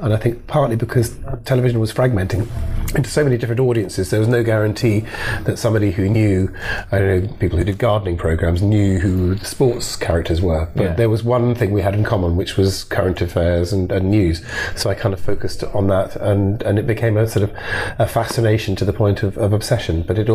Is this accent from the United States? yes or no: no; Edinburgh, Scotland, United Kingdom; I was born in Edinburgh and brought up in Edinburgh, so I was kind of always inspired by the Fringe